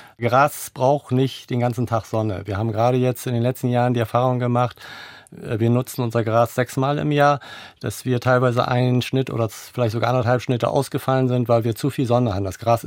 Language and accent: German; Lower Saxony, Germany; Und wir kommen ja aus der Wesermarsch, oder ich komme aus der Wesermarsch, und da haben wir halt sehr nasses Land.